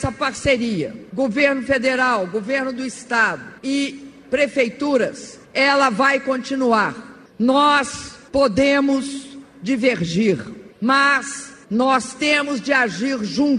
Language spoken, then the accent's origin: Portuguese; Brazil; Todos nós que somos brasileiros e brasileiras sabemos que temos capacidade de superar desafios